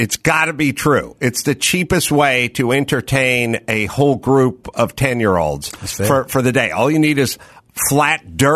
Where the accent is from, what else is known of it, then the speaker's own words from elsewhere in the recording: North Hollywood, California, United States; I come from North Hollywood.